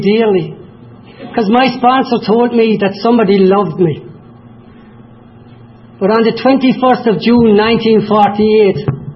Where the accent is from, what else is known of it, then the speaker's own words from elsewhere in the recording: Killaloe, Munster, Ireland; I was born in a place called Killaloe, County Clare.